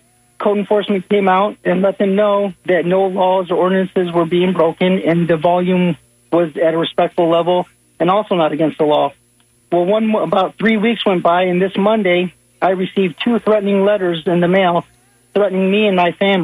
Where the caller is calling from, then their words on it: St. Pete Beach, Florida, United States; I'm calling from St. Pete Beach, Florida, and longtime listener to your show.